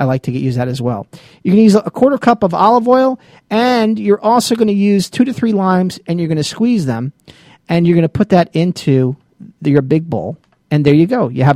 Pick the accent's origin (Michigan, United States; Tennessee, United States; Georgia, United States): Georgia, United States; But we're from Georgia, so we're partial